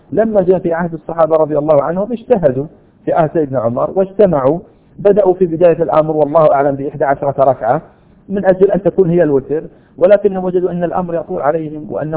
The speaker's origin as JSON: {"language": "Arabic", "country": "Saudi Arabia", "said": "الآن عندنا في السعودية مثلا"}